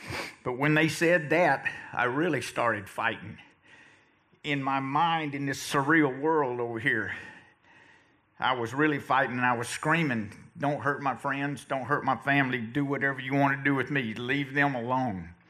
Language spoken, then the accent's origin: English; Texas, United States; I grew up in Northeast Texas in the First Baptist Church, and I knew that God was out there because my mother and my grandmother told me he was.